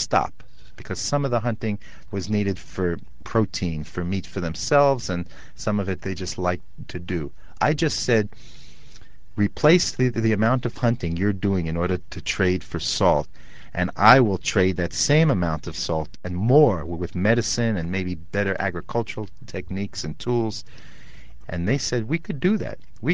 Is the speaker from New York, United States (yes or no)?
yes; New York, United States; Because I grew up in New York, where having a lot of dark places where people could hide was not a good thing.